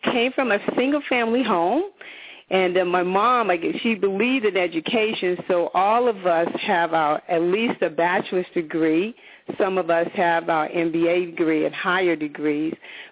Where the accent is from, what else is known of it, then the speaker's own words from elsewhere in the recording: West Palm Beach, Florida, United States; moved away as an adult; also born or lived in Philadelphia; originally I was born in Philadelphia, stayed there probably approximately like 9 years, moved to West Palm Beach, and I was there for probably a good seven or 8 years, and then I left and went to college